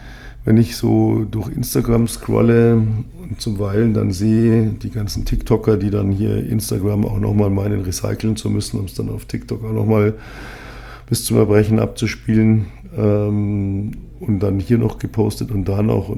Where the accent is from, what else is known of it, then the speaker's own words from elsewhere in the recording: Munich, Bavaria, Germany; now in Berlin, Germany; ich komme nicht aus der besten Gegend Münchens. Ich bin eher so im Hochhausghetto groß geworden mit allem, was dazugehört eigentlich.